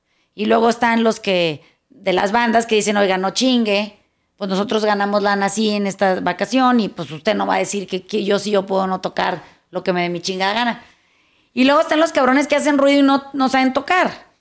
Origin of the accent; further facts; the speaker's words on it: Mazatlán, Sinaloa, Mexico; los que somos de Mazatlán entendemos perfectamente bien que se ha estado saliendo de control el tema del ruido